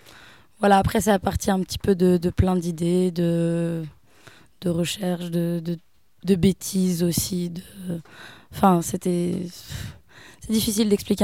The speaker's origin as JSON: {"language": "French", "region": "Auvergne-Rhône-Alpes", "country": "France", "lives_now": "Geneva, Switzerland", "said": "Bah moi le Diois c'est un petit peu ma région d'origine, je viens d'ici"}